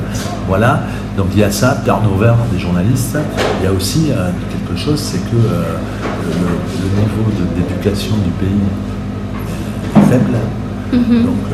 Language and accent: French; France; moi je suis français